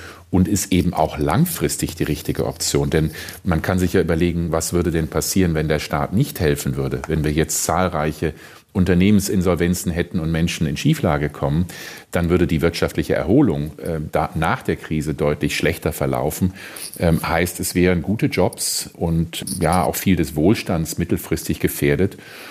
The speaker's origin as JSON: {"language": "German", "country": "Germany", "said": "Aber es ist jetzt die sehr harte Tour, wie wir als Deutsche lernen."}